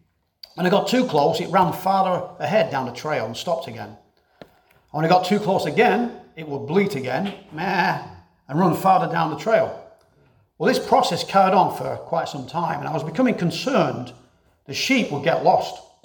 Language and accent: English; England, United Kingdom; Well, I grew up in Northern England, a place known for raising wool sheep on the moors.